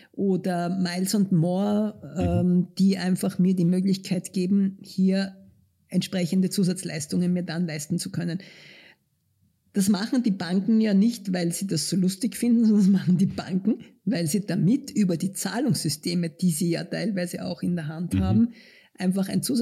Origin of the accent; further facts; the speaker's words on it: Eastern Austria, Austria; Ich komme aus dem Osten Österreichs, bei uns haben die Gäste gezahlt, wenn sie gegangen sind.